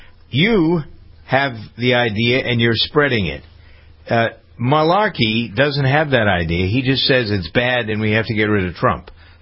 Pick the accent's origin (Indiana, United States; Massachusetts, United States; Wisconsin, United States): Massachusetts, United States; Framingham; came to my hometown of Framingham to discuss the Green New Deal.